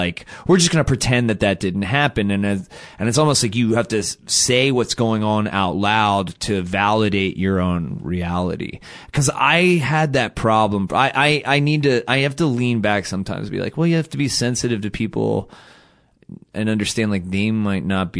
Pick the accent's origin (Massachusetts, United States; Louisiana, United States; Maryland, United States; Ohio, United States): Maryland, United States; Baltimore; So I grew up in Baltimore. I was born in 79, you know, late 70s. Baltimore is a very working class Catholic city.